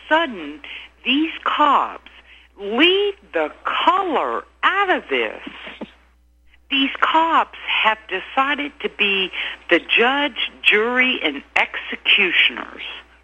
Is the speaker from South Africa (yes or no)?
no; Tennessee, United States; born there; now in Kansas, United States; I was born in Shelby County, Tennessee